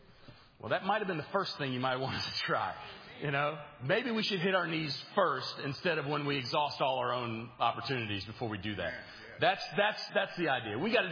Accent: England, United Kingdom; You know, I'm the English guy, so I got to give you some Shakespeare tonight.

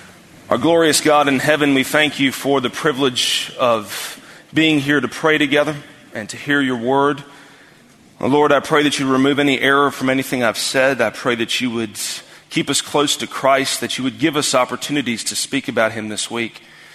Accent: Greenville, United States; Another time I was doing some evangelism in my hometown, downtown Greenville

